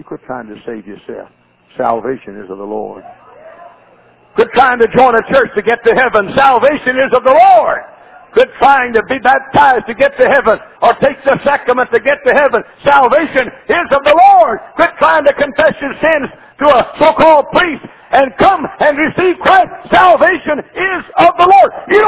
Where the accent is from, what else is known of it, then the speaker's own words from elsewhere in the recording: Texas, United States; I was a Texan. I started to say my accent was strange, but it wasn't.